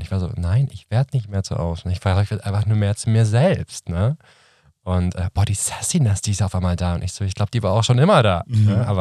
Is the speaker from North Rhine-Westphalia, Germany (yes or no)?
no; Munich, Bavaria, Germany; also born or lived in Karlsruhe; now in Berlin, Germany; Ich komme aus München.